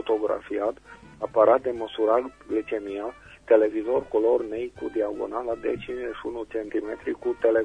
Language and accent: Romanian; Reșița, Caraș-Severin, Romania; sunt din Reșița.